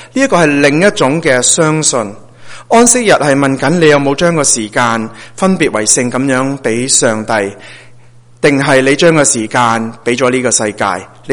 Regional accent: China; 因为我们中国人是一个非常勤力的一个民族

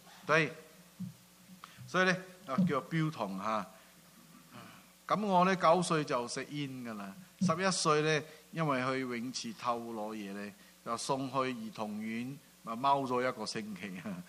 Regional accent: Singapore; Cantonese is a second language; 我唔係香港人嚟噶嚇，我係新加坡人嚇，係潮州人嚟噶。所以咧，我係講國語嘅，所以咧啲潮州話成日咧，廣東話成日咧好甩咳噶嚇。

